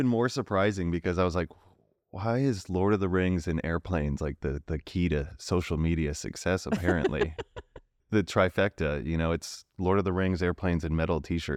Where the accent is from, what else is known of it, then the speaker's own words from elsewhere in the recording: Colorado, United States; I love skiing. I grew up in Colorado.